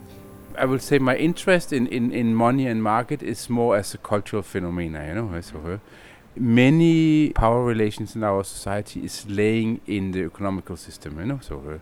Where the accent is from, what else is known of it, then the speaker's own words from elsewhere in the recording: Copenhagen, Capital Region of Denmark, Denmark; from Copenhagen, Denmark, and I am a conceptual artist